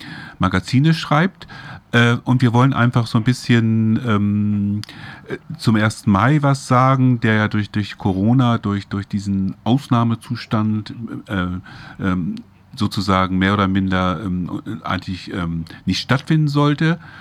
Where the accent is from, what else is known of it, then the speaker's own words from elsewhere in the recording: Hamburg, Germany; ich komme aus Hamburg